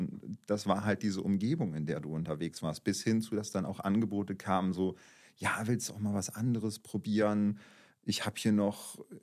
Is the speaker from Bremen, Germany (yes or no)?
yes; Bremen, Germany; Also ich bin aufgewachsen in Bremen, das war halt ein ganz anderes Pflaster.